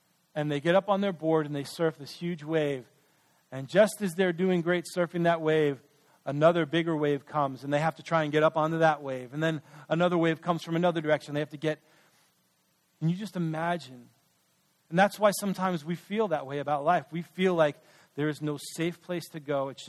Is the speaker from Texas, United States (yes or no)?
no; New York, United States; I was a kid growing up in New York, we used to go to a beach on Long Island called Jones Beach.